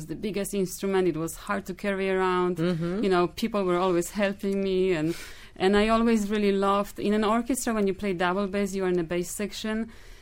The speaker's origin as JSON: {"language": "English", "country": "Poland", "said": "And I told him I was from the mountains. I'm a Highlander."}